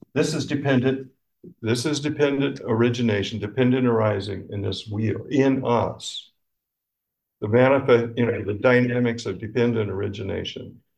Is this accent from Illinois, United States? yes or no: yes; Illinois, United States; I made a comment that I'm a redneck from Central Illinois. That was it. Boom! It was just immediate, the cutoff. But I came from redneck country. That's my roots.